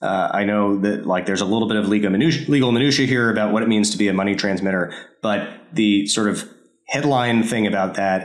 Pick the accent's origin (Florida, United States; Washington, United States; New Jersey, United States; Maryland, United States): Maryland, United States; I grew up in Maryland.